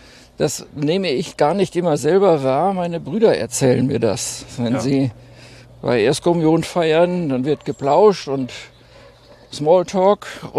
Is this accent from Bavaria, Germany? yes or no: no; Münster, North Rhine-Westphalia, Germany; Ich komme aus Münster, ja.